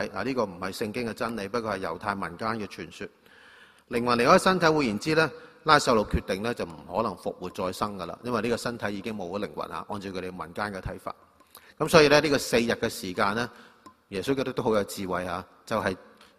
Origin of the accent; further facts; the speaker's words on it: Hong Kong; 我哋香港人講去鞠個躬，係咪？